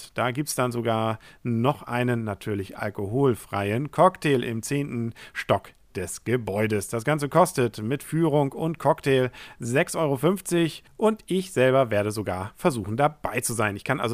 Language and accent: German; Kiel, Schleswig-Holstein, Germany; also als Kieler hat man da sozusagen nichts verpasst